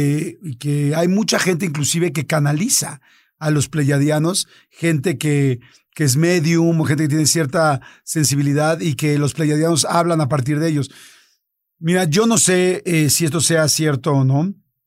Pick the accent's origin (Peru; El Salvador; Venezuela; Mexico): Mexico; especialmente los americanos, Centro, Sudamérica y por supuesto Norteamérica, que somos los mexicanos, estamos influenciadísimos de los gringos